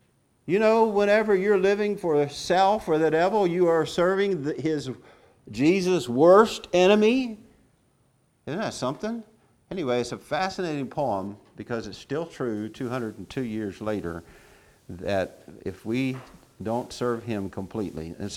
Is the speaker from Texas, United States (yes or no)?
no; Florida, United States; That was a bumper sticker when I grew up in Florida.